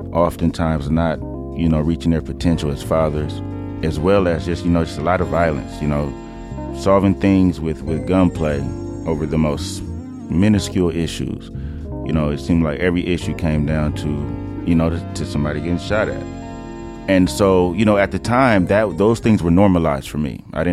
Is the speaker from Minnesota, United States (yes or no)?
no; Oakland, California, United States; also born or lived in San Lorenzo; I'm from East Oakland. I moved there when I was about 9 years old from San Lorenzo.